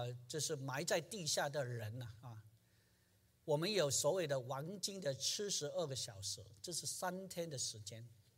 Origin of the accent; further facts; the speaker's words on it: China; 跟我们今天做追思礼拜或是我们中国人安葬的仪式是完全不一样